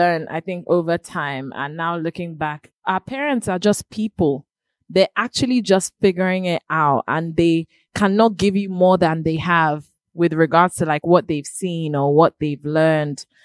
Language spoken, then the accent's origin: English; Port Harcourt, Rivers, Nigeria; We grew up in Port Harcourt.